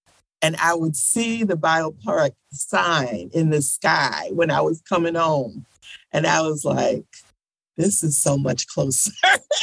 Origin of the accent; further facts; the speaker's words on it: Baltimore, Maryland, United States; So my father, so you know where we're in the Community Engagement Center, right at the corner of West Baltimore and Poppleton Street. And about two or three blocks north of that corner is Poe Homes.